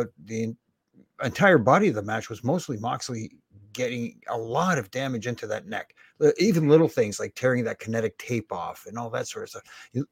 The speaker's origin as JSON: {"language": "English", "country": "Canada", "said": "I'm the Canadian heat magnet."}